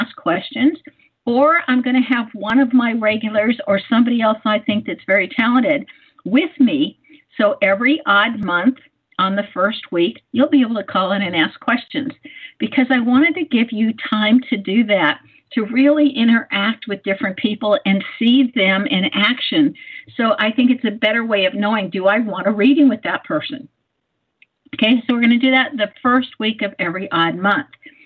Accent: California, United States; also born or lived in Tokyo, Japan; Now, I grew up in California, experienced plenty of earthquakes. I was living in Tokyo, Japan, when a big earthquake went off.

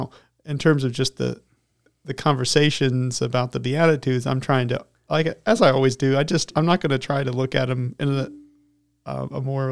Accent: Ligoti, Indiana, United States; moved away as an adult; So I grew up in Ligoti, Indiana, and I moved there when I was 3 years old, moved away when I was 24 years old.

